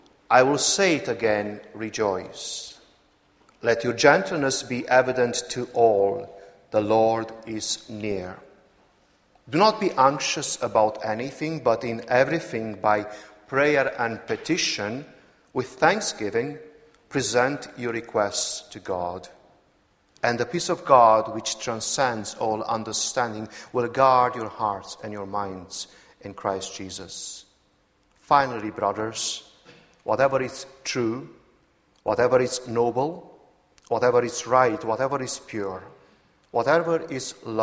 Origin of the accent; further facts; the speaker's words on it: Romania; I come from Romania, and one of the things and the concepts in the Romanian environment was during the communist time